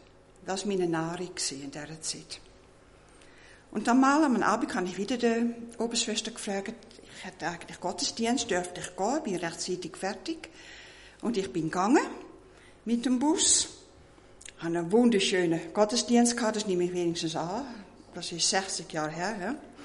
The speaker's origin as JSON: {"language": "German", "country": "Netherlands", "tie": "born or raised there", "second_language": "German", "moved": "yes", "said": "Den mich nicht kennen, merken schon, wo ich geboren bin, in Holland."}